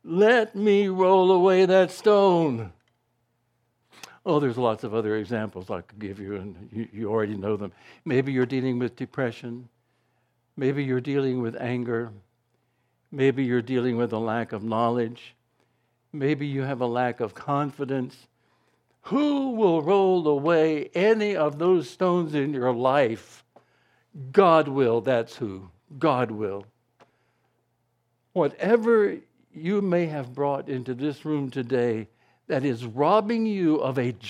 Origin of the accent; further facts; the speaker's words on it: Rockingham, North Carolina, United States; I was one of only three organists in my hometown of Rockingham.